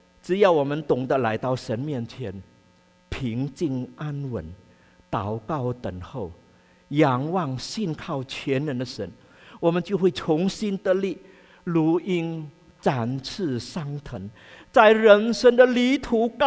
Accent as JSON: {"language": "Chinese", "country": "China", "said": "正如过去我们中国人所用的铜钱是怎么样"}